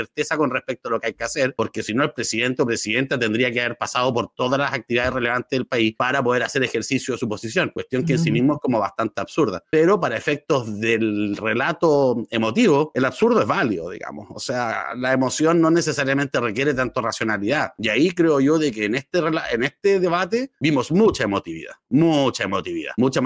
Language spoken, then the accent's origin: Spanish; Chile; y yo soy chileno y compro chileno porque chileno es bueno